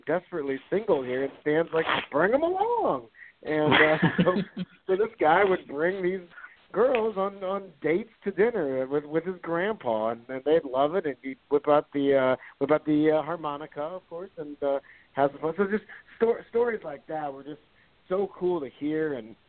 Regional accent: St. Louis, Missouri, United States; a love letter to St. Louis and to my hometown team, and to capture the stories and the excitement that is Cardinal baseball. I grew up reading a lot of Cardinals books

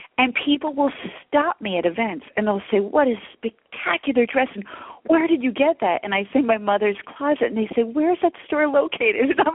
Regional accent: Atlantic City, New Jersey, United States; And there was a shop where I grew up in Atlantic City, New Jersey, that had a lot of one-of-a-kind dresses

